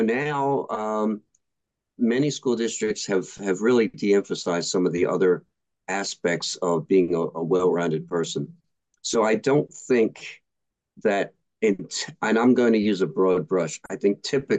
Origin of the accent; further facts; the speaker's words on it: Philadelphia, Pennsylvania, United States; Well, I was born and raised in Philly.